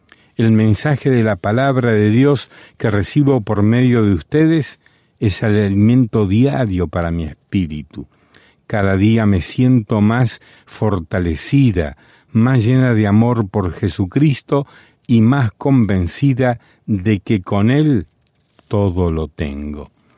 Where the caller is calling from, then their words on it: Santiago, Santiago Metropolitan, Chile; soy de Santiago de Chile.